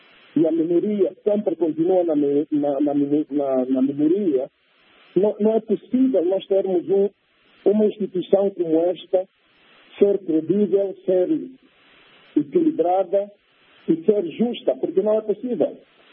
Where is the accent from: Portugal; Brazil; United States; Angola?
Angola; Aqui em Angola, como angolano